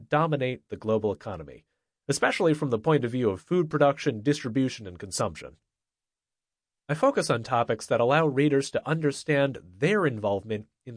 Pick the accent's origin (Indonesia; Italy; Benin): Italy; moved away as an adult; also born or lived in China / Germany; now in New York City, United States; Born and raised in Italy, educated in Italy, China, and Germany, a world traveler for work and fun, and now a professor in New York City